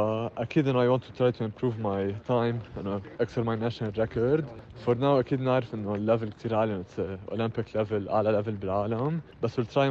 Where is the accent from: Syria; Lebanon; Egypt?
Lebanon; عمري 22 سنة، أنا لبناني